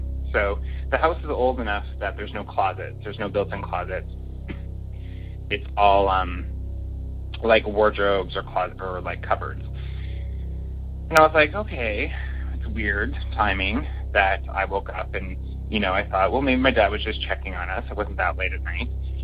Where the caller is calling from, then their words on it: Toronto, Ontario, Canada; I'm calling from Toronto, Canada, and I have quite a few stories